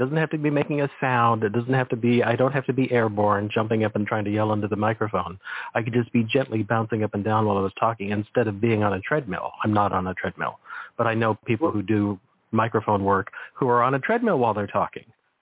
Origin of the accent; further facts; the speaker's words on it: California, United States; I grew up on the Monterey Peninsula, and I can just see people's dead rebounders out in the yard covered by ivy